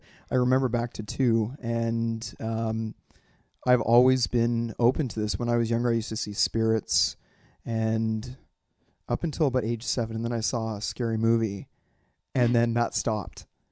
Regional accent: London, Ontario, Canada; I grew up in London, Ontario, and so you had to stand, at that point, you had to stand for O Canada, the beginning of a film.

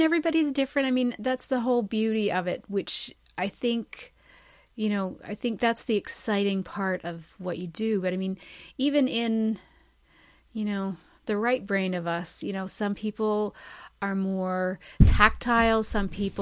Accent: Canada; Me, I'm Canadian.

